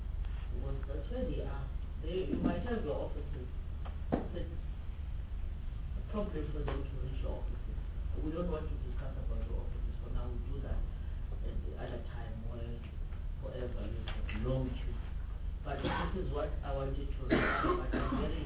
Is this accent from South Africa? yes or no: yes; Eastern Cape, South Africa; English is a second language; I'm from Eastern Cape.